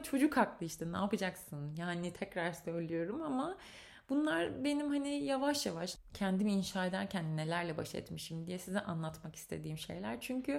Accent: Sakarya, Turkey; moved away as an adult; now in Ankara, Turkey; Ben Sakarya'da doğup büyüdüm. 19 yılım Sakarya'da, son 6 yılım da Ankara'da geçti. Ailem Sakarya'da

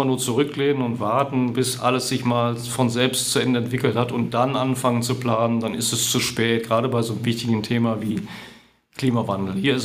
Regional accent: Grevenbroich, North Rhine-Westphalia, Germany; ich bin Kind des Rheinlands, des Rheinischen Reviers, wenn man sogar genau sagen möchte. Ich bin geboren in Grevenbroich, das liegt so 30 Kilometer weg von Köln.

